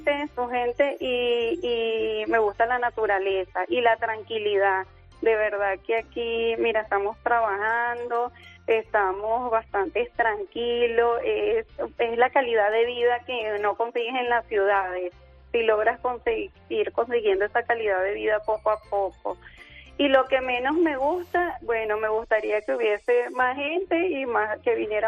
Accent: Venezuela; now in Spain; nosotros salimos de Venezuela, llegamos a Madrid, y al ser un cambio de la ciudad a la parte rural

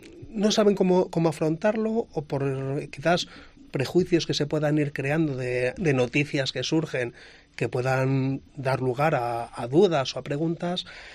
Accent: Vitoria, Basque Country, Spain; Yo soy de Vitoria. Mis padres son de la Montaña de León, a donde acudía todos los veranos

